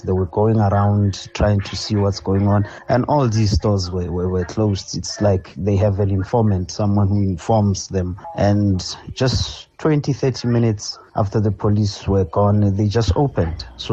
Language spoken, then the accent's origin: English; South Africa; I'm a vendor myself. I'm a South African